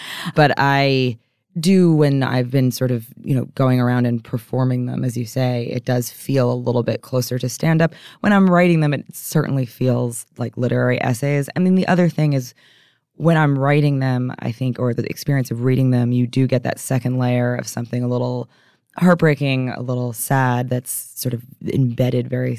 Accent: New York, United States; I'm sorry. I'm a New Yorker.

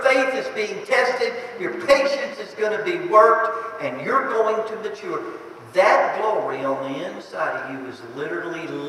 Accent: Orlando, Florida, United States; I grew up in Orlando, Florida. I didn't know what a winter really was, a fireplace was.

